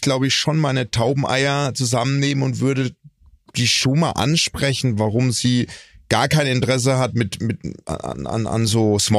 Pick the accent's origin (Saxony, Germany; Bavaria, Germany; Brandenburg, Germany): Bavaria, Germany; Wir sind beide aus Franken und da ist man eins.